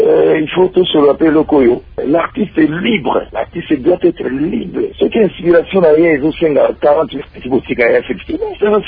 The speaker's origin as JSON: {"language": "French", "country": "DR Congo", "said": "Bon, mais je suis un Congolais."}